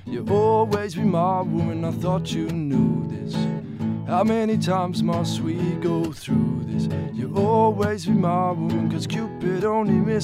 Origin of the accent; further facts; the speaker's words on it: Bendigo, Victoria, Australia; Yeah, from Melbourne, Bendigo originally. In Melbourne, I got lots of family over there